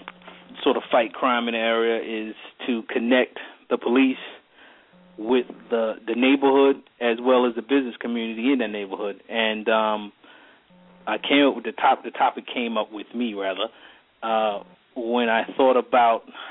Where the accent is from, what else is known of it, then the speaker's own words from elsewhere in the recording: Brooklyn, New York, United States; born there; As you already mentioned, I was born in Brooklyn, raised by a preacher.